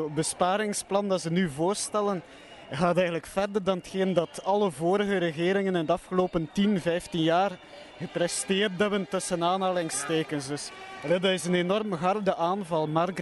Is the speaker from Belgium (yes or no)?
yes; Belgium; Wel, eigenlijk ben ik van België, dus niet echt...